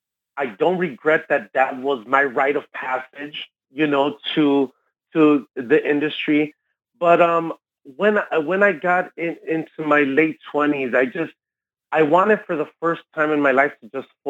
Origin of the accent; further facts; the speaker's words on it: Chicago, Illinois, United States; growing up in Chicago, which is such a musical influenced city, you know, we grew up with so much house music.